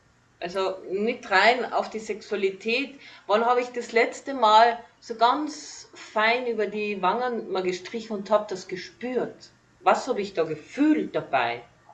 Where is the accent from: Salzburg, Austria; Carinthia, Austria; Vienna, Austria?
Carinthia, Austria; born there; ich bin gebürtige Kärntnerin, komme aus dem Kalifornien von Österreich